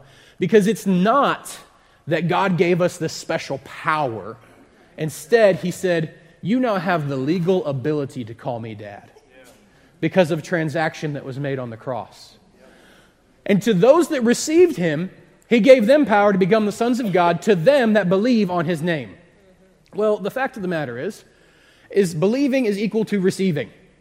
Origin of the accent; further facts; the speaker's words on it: Ohio, United States; I'm from Ohio, so I really don't care about either of these either.